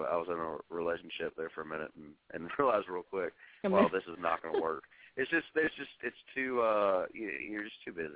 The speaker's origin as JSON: {"language": "English", "town": "Tullahoma", "region": "Tennessee", "country": "United States", "tie": "born or raised there", "said": "I grew up in Tullahoma, Tennessee, which is about an hour south of Nashville. It's a great city."}